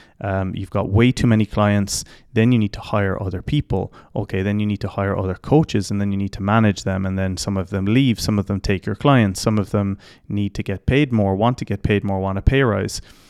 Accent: Ireland; now in United Arab Emirates; I'm Irish, obviously, so any place that doesn't rain is a nice place to be.

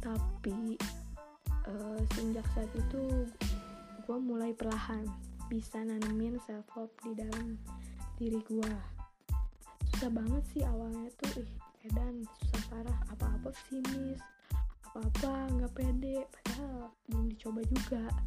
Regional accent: Bogor, West Java, Indonesia; born there; Gue kelahiran Bogor tanggal 4 Agustus tahun 2000.

